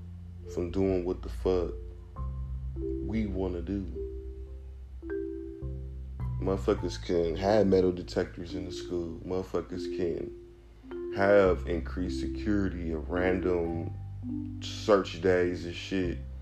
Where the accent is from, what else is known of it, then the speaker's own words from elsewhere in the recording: Milwaukee, Wisconsin, United States; I'm from Milwaukee, Wisconsin, you feel me? I love my city.